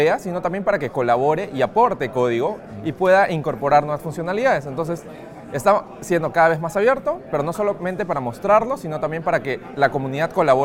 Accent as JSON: {"language": "Spanish", "country": "Peru", "said": "soy de Perú"}